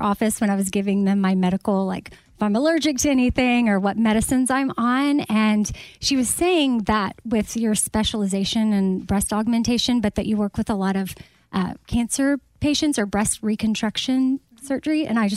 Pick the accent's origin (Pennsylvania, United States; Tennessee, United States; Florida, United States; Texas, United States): Florida, United States; also born or lived in Illinois; I grew up in Florida.